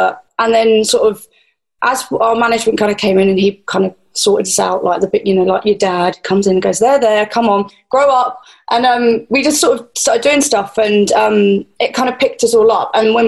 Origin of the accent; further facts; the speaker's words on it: England, United Kingdom; I'm English